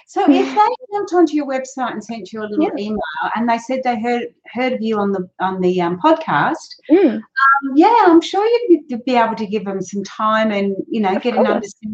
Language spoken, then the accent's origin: English; Australia; also born or lived in England; I was born in England, raised in Australia